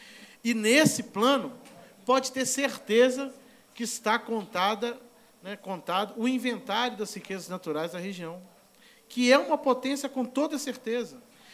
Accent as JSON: {"language": "Portuguese", "region": "Minas Gerais", "country": "Brazil", "said": "nós somos mineiros, nós somos de Minas."}